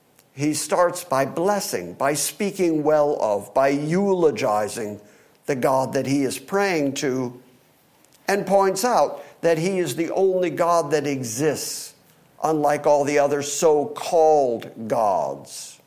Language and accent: English; Michigan, United States; When I was a kid, growing up in Michigan, my dad used to put on his snow boots